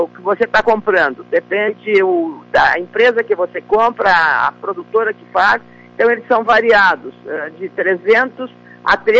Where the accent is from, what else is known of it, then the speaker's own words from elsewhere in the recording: Lagoa Vermelha, Rio Grande do Sul, Brazil; é a cidadã … filha da Lagoa Vermelha, que quero muito bem a minha terra.